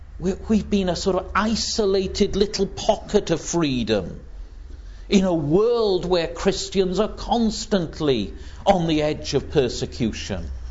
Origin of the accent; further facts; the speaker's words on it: United Kingdom; that it's somehow our right as British. That's part of being British, isn't it?